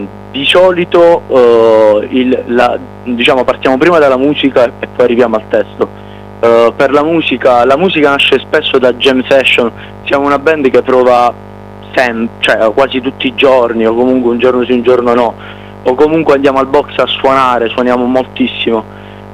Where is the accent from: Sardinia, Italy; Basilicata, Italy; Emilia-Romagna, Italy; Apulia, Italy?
Apulia, Italy; Foggia; Noi siamo pugliesi, siamo di Foggia.